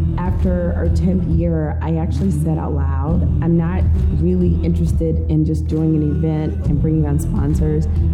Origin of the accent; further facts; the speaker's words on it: Memphis, Tennessee, United States; I'm an outsider. I'm from Memphis, Tennessee.